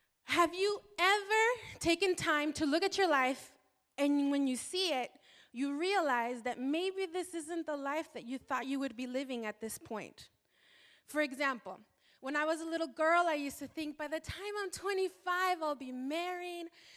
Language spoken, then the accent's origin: English; Mexico; accent: Spanish; first language Spanish; English is a second language; Now, I'm Mexican, and I speak Spanish. Spanish is my first language, so I might pronounce things with my Spanish accent.